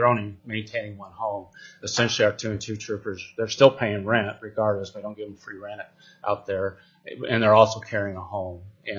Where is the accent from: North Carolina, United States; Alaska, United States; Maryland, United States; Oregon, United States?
Alaska, United States; Soldotna; I mean, if that was happening in Anchorage or in my hometown of Soldotna, people would be upraised.